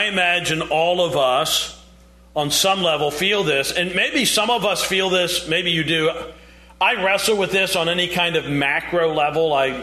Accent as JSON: {"language": "English", "region": "New York", "country": "United States", "said": "I wrestle with this as an American. You know, America, of course, is a melting pot in a lot of ways, and it's difficult sometimes to, well, who are my people? I'm from New York."}